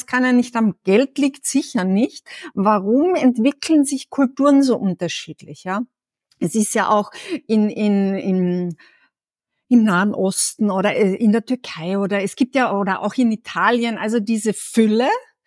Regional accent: Carinthia, Austria; Bei uns zu Hause, ich komme ja aus dem Süden von Österreich, aus Kärnten.

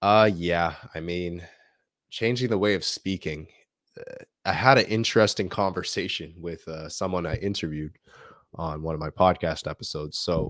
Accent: Canada; I'm actually from Canada. I was born and I was raised in Canada. So was my mother. My father comes from a very small island in the Caribbean islands called Barbados.

